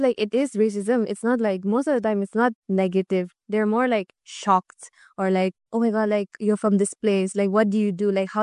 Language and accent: English; Nagaland, India; Hello everyone … from Nagaland.